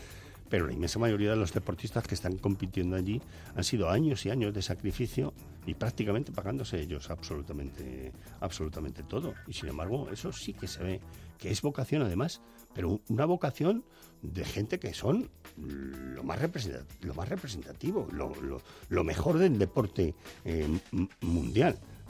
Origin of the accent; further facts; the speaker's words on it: Spain; pues me pareció como español una imagen insuperable